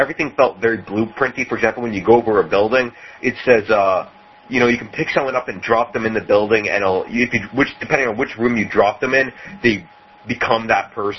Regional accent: Canada; Well, I'm Canadian.

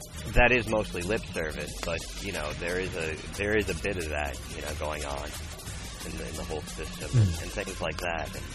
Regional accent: United States; One of the things about this show is it's really let me know some of the freedoms that as an American I do have.

